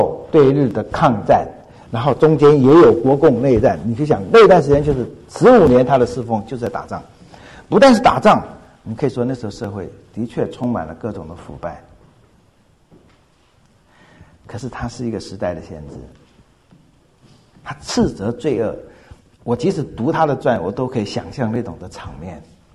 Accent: Fujian, China; 他是我们家乡福建人

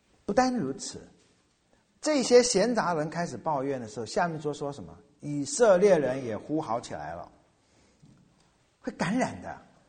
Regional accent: China; 我们中国人一看，哎呦，我们没这儿，他真的活不下去的。

